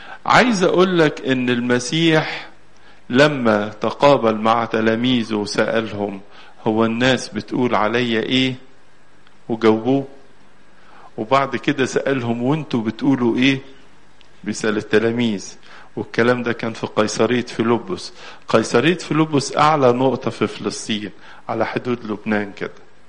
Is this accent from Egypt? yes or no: yes; Egypt; وإحنا كمصريين وكأقباط بنحب جدا الكنيسة